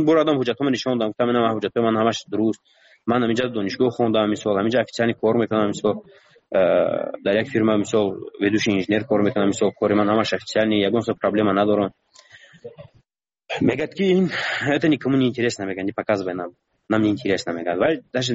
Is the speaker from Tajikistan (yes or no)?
yes; Tajikistan; من گفتم من تاجیکم گفتم از تاجیکستانم